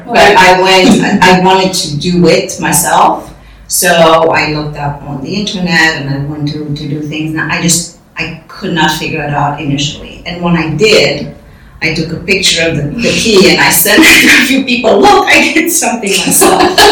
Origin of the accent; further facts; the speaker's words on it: Romania; moved away; as a child growing up in Romania